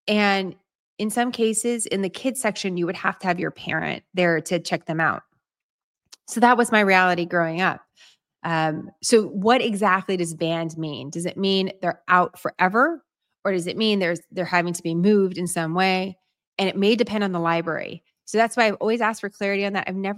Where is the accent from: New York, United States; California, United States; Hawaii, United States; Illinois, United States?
California, United States; San Francisco; Growing up in San Francisco, again, a very progressive city, I went to the public library all the time on Clement Street, by the way, in San Francisco, near where I live.